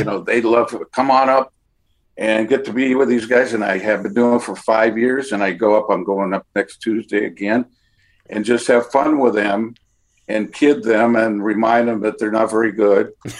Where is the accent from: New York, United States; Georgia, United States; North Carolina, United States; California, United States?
California, United States; Los Angeles; there was only three teams that were really interested in me, and that was the Dodgers, my hometown team.